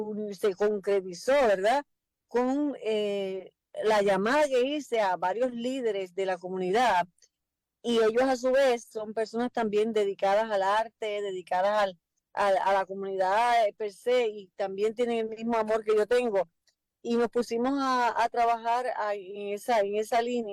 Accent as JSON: {"language": "Spanish", "country": "Puerto Rico", "said": "lo que realmente somos como puertorriqueños"}